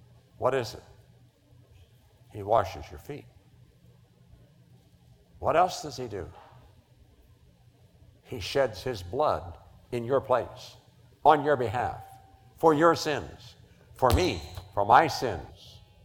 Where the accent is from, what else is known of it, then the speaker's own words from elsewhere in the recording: West Virginia, United States; I am blessed to be from West Virginia. So I don't expect much, and you don't either when you find I'm from West Virginia.